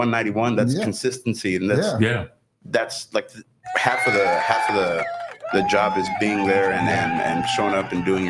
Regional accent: Rio Grande City, Texas, United States; I was born in Rio Grande City, raised. Pretty much in Rio most of my life.

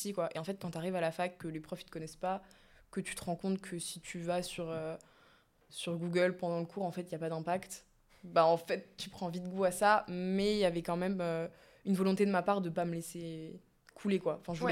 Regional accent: Metz, Grand Est, France; moi je venais de Metz

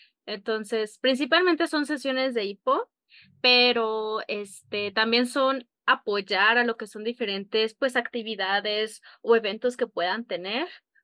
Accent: Chihuahua, Mexico; now in Guadalajara, Mexico; aquí en Ipo. Soy de Chihuahua, pero ahora vivo en Guadalajara

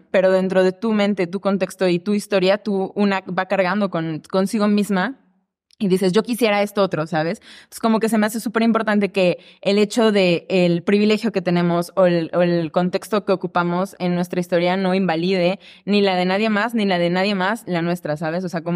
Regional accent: Veracruz, Mexico; Porque yo vivía en Veracruz, yo soy de Veracruz.

